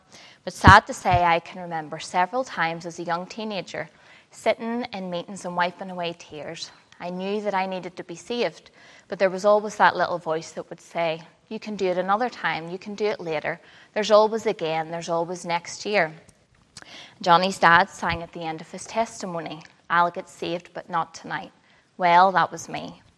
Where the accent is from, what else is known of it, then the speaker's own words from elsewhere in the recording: Belfast, Northern Ireland, United Kingdom; I grew up in East Belfast. My younger sister Sarah and I were sent along faithfully to church every week.